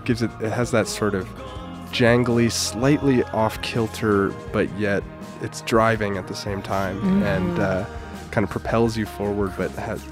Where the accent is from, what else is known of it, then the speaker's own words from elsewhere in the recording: Minnesota, United States; an artist who is from the vicinity of my hometown, Twin Cities area, Minnesota.